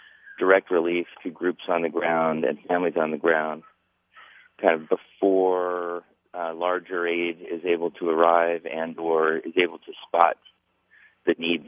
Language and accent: English; Stillwater, Oklahoma, United States; Well, I grew up in Oklahoma. I remember Will Rogers Elementary School in Stillwater, Oklahoma.